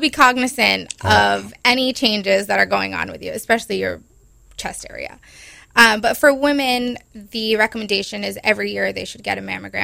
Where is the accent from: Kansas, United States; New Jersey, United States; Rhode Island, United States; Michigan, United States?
Rhode Island, United States; So my mom, I'm originally from Rhode Island. I've been here for 5 years now.